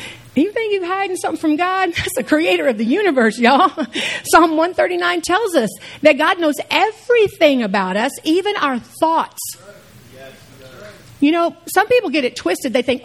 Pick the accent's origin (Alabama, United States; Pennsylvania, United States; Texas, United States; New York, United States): Texas, United States; Houston; I'm from Houston. We got roaches in Houston. I don't know about San Antonio, but we got them big Louis the Leatherback roaches in Houston.